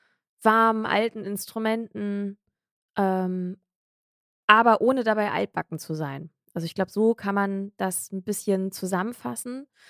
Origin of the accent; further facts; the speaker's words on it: Hamburg, Germany; Ich bin eine waschechte Hamburgerin. Ich bin jetzt an den Rand von Hamburg gezogen vor so 1,5 Jahren.